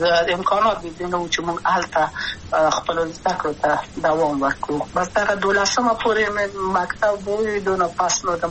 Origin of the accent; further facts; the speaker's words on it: Kabul, Afghanistan; also born or lived in Maidan Wardak; د پلار مې د وردګو ولایت ته خلګنسې کېدلې د کابل په تخت پل سیمه کې یم او لویا شویم کابل که یم